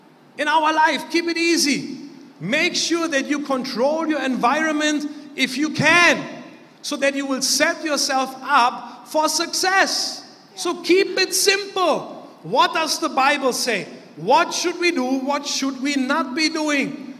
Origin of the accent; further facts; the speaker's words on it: Germany; English is a second language; I remember growing up in Germany.